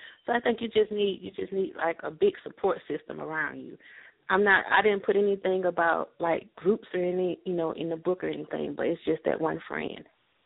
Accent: Batavia, New York, United States; born there; I was born in Batavia, New York, but I live in Georgia now.

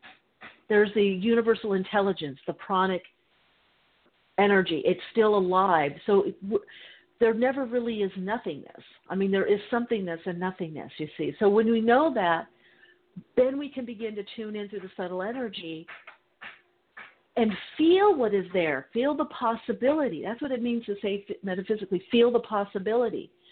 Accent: California, United States; I was in New York and Chicago, and of course I grew up in California by the beach, so I wasn't used to that energy.

